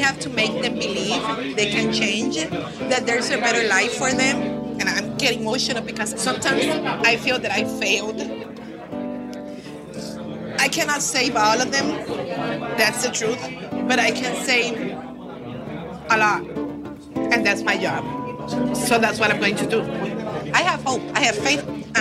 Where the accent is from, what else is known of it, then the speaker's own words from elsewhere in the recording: Chicago, Illinois, United States; born there; I was born in Chicago, Illinois.